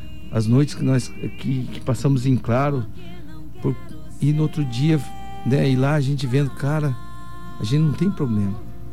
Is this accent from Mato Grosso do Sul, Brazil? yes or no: yes; Dourados, Mato Grosso do Sul, Brazil; Dourados, filho adotivo de Itaporã.